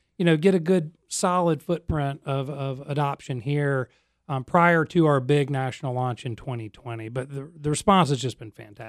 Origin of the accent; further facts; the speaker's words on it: Raleigh, North Carolina, United States; now in Wilmington, United States; You know, I'm North Carolina native. I'm from Raleigh, lived in Wilmington for about 10 years now